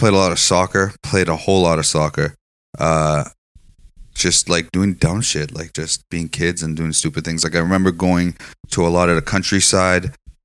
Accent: Iran; we're lighter skinned. We have our own language. We have this and that, this and that. But it's like, we're from Iran. Our culture, a lot of it is Iranian culture.

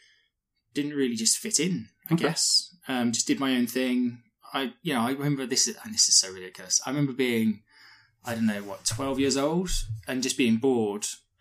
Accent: Canvey Island, East of England, United Kingdom; Canby Island in Essex, deepest, darkest Essex.

